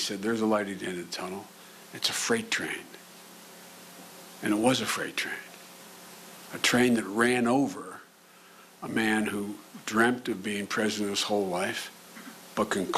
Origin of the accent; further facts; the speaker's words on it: Wilmington, Delaware, United States; My hometown, I was going to go home to in June, Wilmington, Delaware, was the only city in America since Reconstruction occupied by the military for 7 months